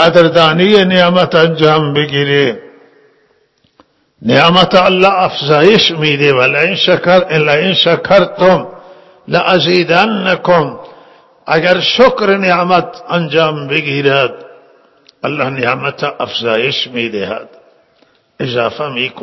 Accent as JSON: {"language": "Persian", "town": "Zahedan", "region": "Sistan and Baluchestan", "country": "Iran", "said": "خیلی ثروتمند ما در شهر خودمون زایدان دیدیم"}